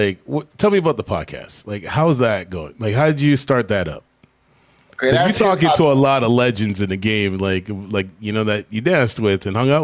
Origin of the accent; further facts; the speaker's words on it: Winnipeg, Manitoba, Canada; I grew up in Winnipeg. So it's like, I grew up in a very similar area.